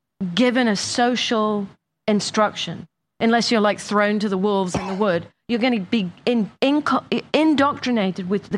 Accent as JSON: {"language": "English", "region": "England", "country": "United Kingdom", "tie": "born or raised there", "said": "I grew up in England. I had English nannies."}